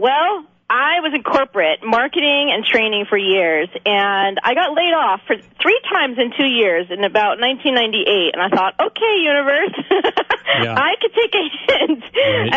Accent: New Jersey, United States; now in Orange County, United States; I am in Southern California. I'm in Orange County. Beautiful Orange County, California. But I just want your listeners to know I'm a Jersey girl. So I got the East Coast thing going on.

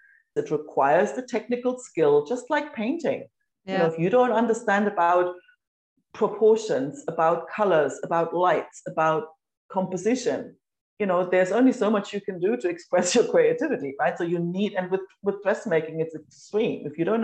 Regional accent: Germany; also born or lived in Australia / United Kingdom; now in Spain; So I grew up in Germany, then moved to Australia, lived in the UK, and 18 years ago, I packed all up, moved to Spain

